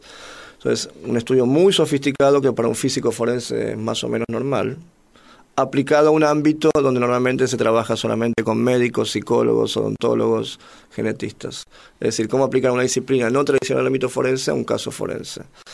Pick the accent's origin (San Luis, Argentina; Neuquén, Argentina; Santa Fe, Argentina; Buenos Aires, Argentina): Buenos Aires, Argentina; de la Paternal.